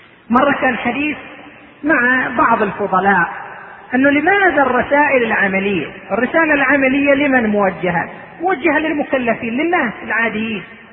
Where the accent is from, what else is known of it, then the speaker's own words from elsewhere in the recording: Iraq; الآن كان عندنا في العراق ولا تزال إلى الآن جماعة في العراق التفوا حول العلماء